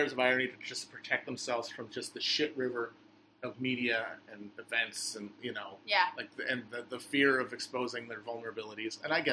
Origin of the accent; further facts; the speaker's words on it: Midwest, United States; We're both from the Midwest, but I was a little more sheltered, I think, in my childhood.